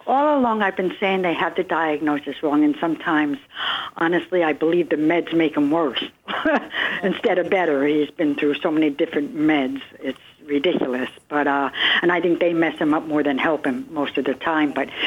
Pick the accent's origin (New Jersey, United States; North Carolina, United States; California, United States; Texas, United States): New Jersey, United States; now in Fort Lauderdale, United States; I'm in Fort Lauderdale. I'm originally from Jersey, but I've been down here many years now. I'm a Jersey girl.